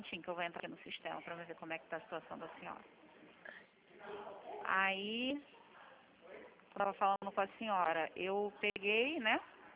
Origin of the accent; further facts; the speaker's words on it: São João de Meriti, Rio de Janeiro, Brazil; Eu sou de Vilar dos Teles, São João de Meriti.